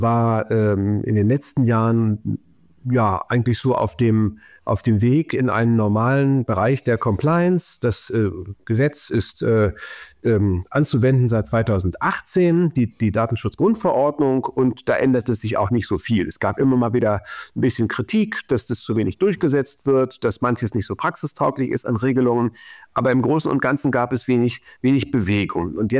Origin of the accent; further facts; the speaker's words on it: Hamburg, Germany; now in Berlin, Germany; derzeit lebe ich in Berlin und arbeite halb in Leipzig. Genau, ich komme aus Hamburg